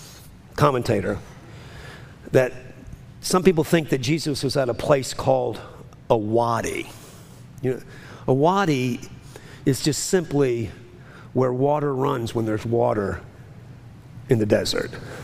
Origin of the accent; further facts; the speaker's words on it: New Orleans, Louisiana, United States; I'm from New Orleans. The whole thing is a floodplain, except the French Quarter.